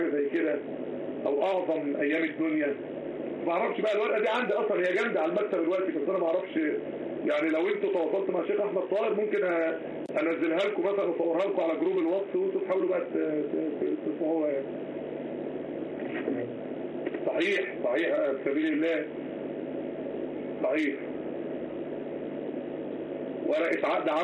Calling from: Morocco; لان انا معاكم من المغرب

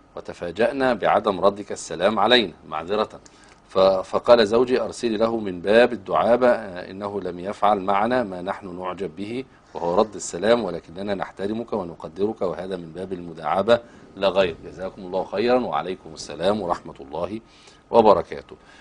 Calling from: Saudi Arabia; نتابع برنامج حضرتك يا أستاذ أحمد، ربنا يتقبل من السعودية أنا وزوجي

